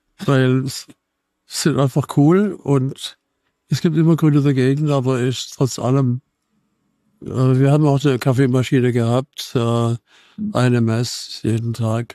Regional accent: Baden-Württemberg, Germany; Jetzt aber Beuren ist ein Dorf, heute 90 Einwohner. Ich bin dann im Dorf daneben aufgewachsen, genauso klein. Dorfschule war gut und dann Kleinstadt Altensteig

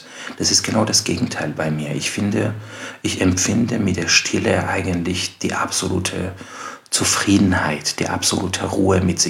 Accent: Iran; German is a second language; Ich kann mich auch erinnern, als Jugendlicher im Iran, da war ja Musik zum Beispiel verboten.

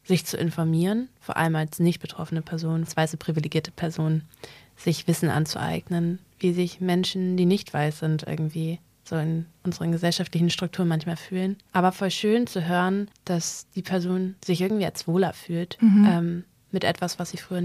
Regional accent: Northern Germany, Germany; ich komme aus dem Norden und ich komme aus so Handballgefilden

